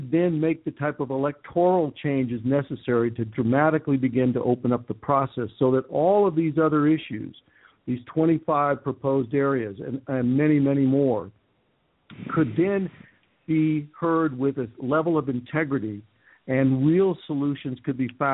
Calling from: Irvine, California, United States; I'm calling from Irvine in Orange County, California.

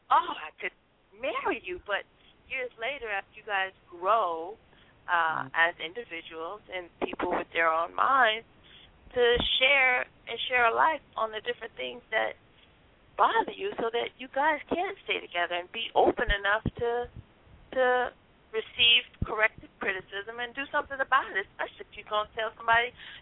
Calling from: Miami, Florida, United States; I'm calling from Miami, Florida.

